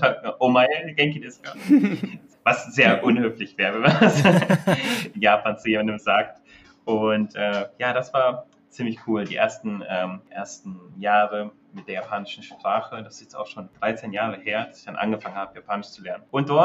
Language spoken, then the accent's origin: German; Düsseldorf, North Rhine-Westphalia, Germany; ich komme aus Düsseldorf ursprünglich.